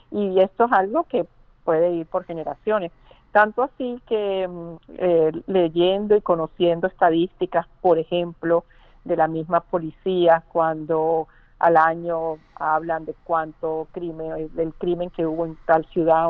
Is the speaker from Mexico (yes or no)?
no; Venezuela; digamos nosotros, siendo venezolanos, vemos cómo hay una agresión constante